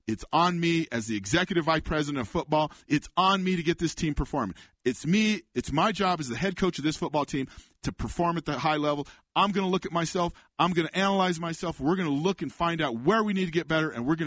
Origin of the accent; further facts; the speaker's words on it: Denver, Colorado, United States; You know, when I grew up in the Denver area